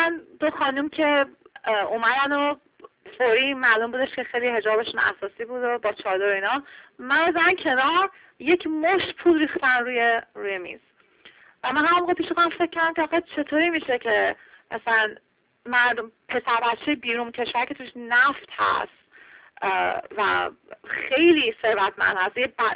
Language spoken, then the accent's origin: Persian; Iran; now in Washington, United States; خب من تو واشنگتن دی سی زندگی میکنم و اینو همیشه هر گوشه کنار هر جایی که بشنین بگی من ایرانی هستم